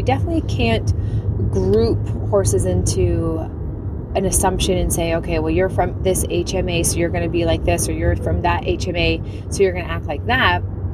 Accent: Canada; especially being Canadian

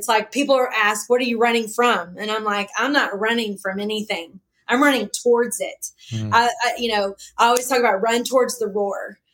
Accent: Denison, Texas, United States; born there; And I was born in Denison, Texas.

